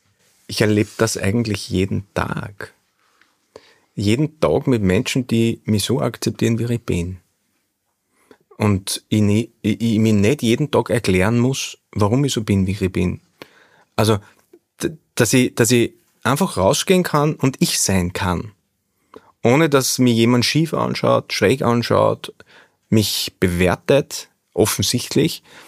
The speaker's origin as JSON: {"language": "German", "region": "Upper Austria", "country": "Austria", "said": "Also ich komme aus dem Mühlviertel, ich lebe in einem Ort mit 4300 Einwohnerinnen und Einwohnern"}